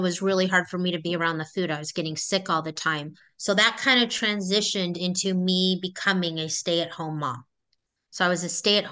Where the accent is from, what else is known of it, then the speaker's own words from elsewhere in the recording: Canoga Park, California, United States; also born or lived in Sherman Oaks; I grew up in the San Fernando Valley, specifically Canoga Park, Woodland Hills. I was a Valley girl. And that's pretty much where I was born and raised until age 15.